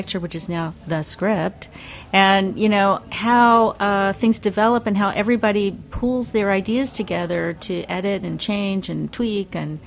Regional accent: Pasadena, Texas, United States; I decided that I would tell the story about how I became an artist growing up in Pasadena, Texas, in my wacky Catholic church and what happened there.

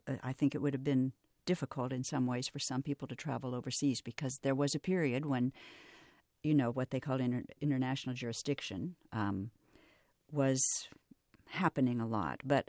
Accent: Topeka, Kansas, United States; And I saw TikTok, and I'm from Topeka, Kansas.

